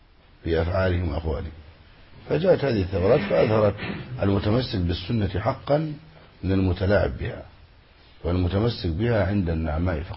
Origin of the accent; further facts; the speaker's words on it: Egypt; بلادنا مصر